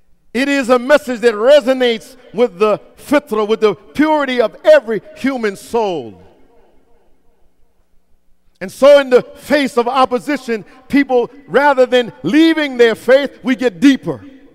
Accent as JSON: {"language": "English", "town": "Brooklyn", "region": "New York", "country": "United States", "tie": "born or raised there", "said": "Now, many of you, I grew up in Brooklyn, New York, so my reality, my background is different."}